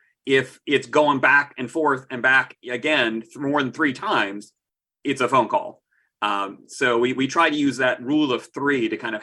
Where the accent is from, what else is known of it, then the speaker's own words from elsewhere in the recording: the South, United States; I came from the South where we had lots of pig farmer entrepreneurs